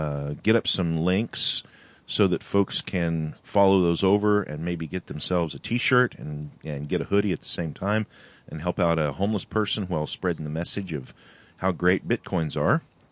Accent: Ohio, United States; we're from Ohio. We're used to ice cold winds coming down out of Canada.

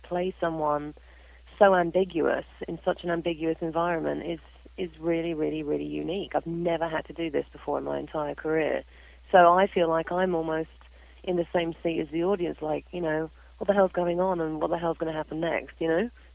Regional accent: England, United Kingdom; when I went in and met with the boys, I'm like, you know, obviously I'm English.

